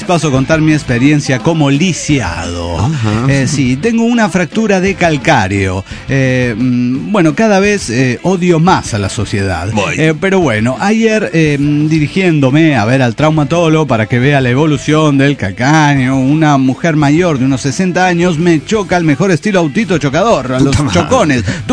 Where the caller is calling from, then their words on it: Mexico City, Mexico; de Chilangolandia.